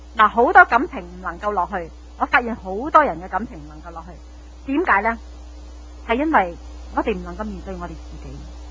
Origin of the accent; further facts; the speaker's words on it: Guangdong, China; 我哋广东人叫初初就卿卿我我嘛